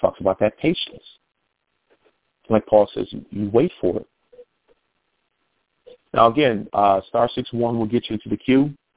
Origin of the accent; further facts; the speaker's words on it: Detroit, Michigan, United States; Oh, no. I'm from Detroit.